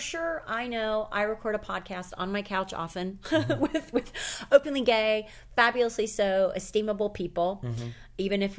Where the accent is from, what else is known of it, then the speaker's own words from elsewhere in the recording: the South, United States; I mean, I'm a Southerner, so it's not lost on me.